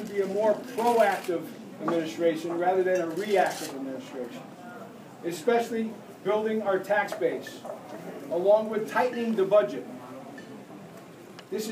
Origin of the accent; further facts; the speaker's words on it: Derby, United States; I was born and raised in Derby, and I am a 1969 graduate of Derby High School.